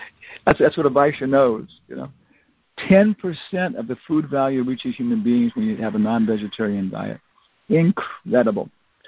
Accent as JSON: {"language": "English", "country": "Guam", "tie": "born there", "said": "I was born on Guam."}